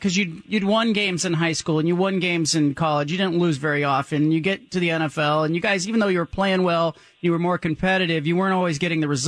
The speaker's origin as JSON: {"language": "English", "region": "Oregon", "country": "United States", "said": "I told them I was from Oregon"}